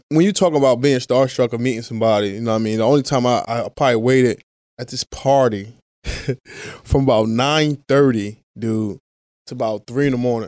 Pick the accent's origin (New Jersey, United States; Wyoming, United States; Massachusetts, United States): New Jersey, United States; I'm coming from New Jersey. I'm like, what? You got a what?